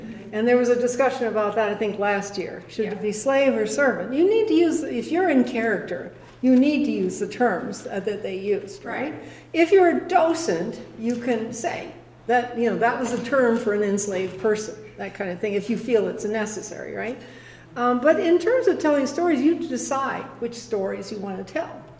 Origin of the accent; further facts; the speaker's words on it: Chicago, Illinois, United States; I'm a Chicagoan too, so I had my ideas about the South before I got here too.